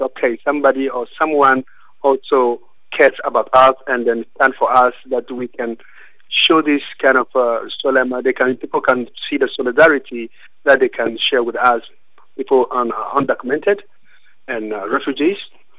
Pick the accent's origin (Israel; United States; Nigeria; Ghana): Ghana; English is a second language; now in Netherlands; Ghanaian by citizenship. And I was born in Ghana, raised in Ghana, and I'm a Ghanaian.